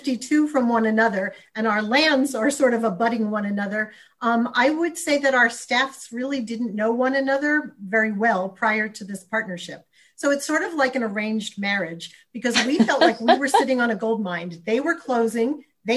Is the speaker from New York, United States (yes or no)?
no; Philadelphia, Pennsylvania, United States; Philadelphia is my hometown.